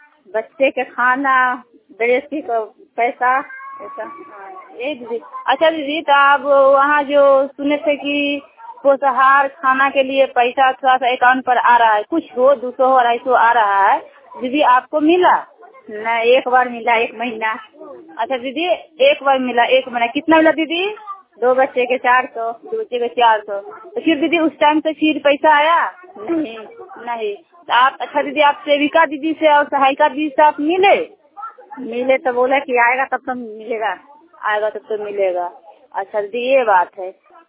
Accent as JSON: {"language": "Hindi", "town": "Bishanpur", "country": "India", "tie": "born or raised there", "said": "विशनपुर बच्चा का रहने वाली हूँ, वार्ड 7 का"}